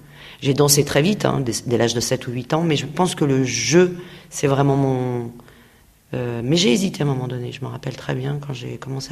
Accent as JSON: {"language": "French", "town": "Noisy-le-Grand", "region": "Île-de-France", "country": "France", "tie": "born or raised there", "said": "Je suis issue de Noisy-le-Grand et c'est une vie tellement difficile que, en plus de m'en sortir, d'avoir mes premiers contrats à 17 ans, de quitter ma cité"}